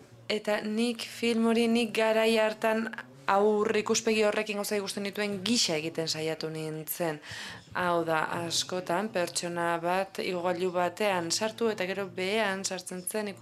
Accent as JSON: {"language": "Basque", "country": "Germany", "said": "Alemaniatik nator, eta lehenik eta behin zoriondu egin nahi zaituztet filmagatik"}